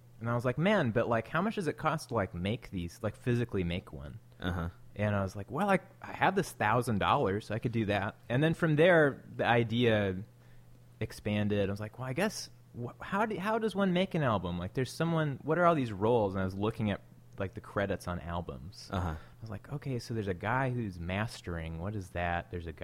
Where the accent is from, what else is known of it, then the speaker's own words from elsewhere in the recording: Moscow, Idaho, United States; which is just a little ways north of where I grew up in Moscow.